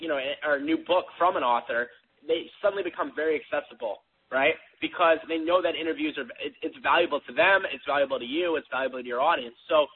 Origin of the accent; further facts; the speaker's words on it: St. Louis, Missouri, United States; I started with, like, random entrepreneurs that I knew in my hometown of St. Louis, Missouri, early on.